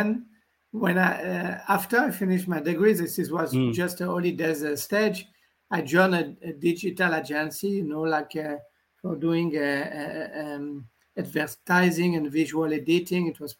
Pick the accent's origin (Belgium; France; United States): France; the fact that I came from France, I have only to be grateful for my experience in France